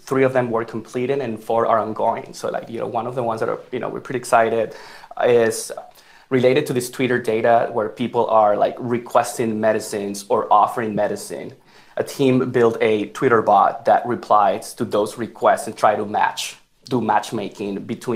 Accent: Barquisimeto, Lara, Venezuela; now in United States; I am born and raised in Barquisimeto, Venezuela.

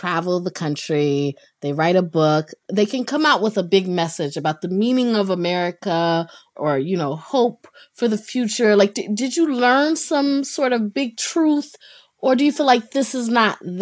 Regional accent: North Carolina, United States; So I grew up in North Carolina.

